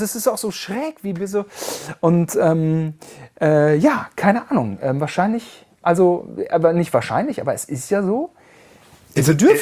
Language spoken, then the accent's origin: German; West Germany, Germany; Wir sind Westdeutsche.